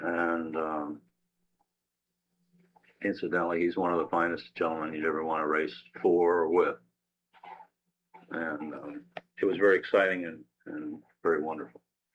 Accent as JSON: {"language": "English", "region": "New York", "country": "United States", "tie": "born there", "said": "I was born on April 17, 1926. At Neuchâtel Hospital, Neuchâtel, New York."}